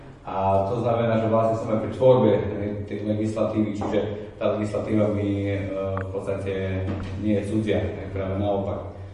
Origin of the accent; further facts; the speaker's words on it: Kežmarok, Prešov Region, Slovakia; pochádzam z Kežmarku, som ženatý, mám tri deti.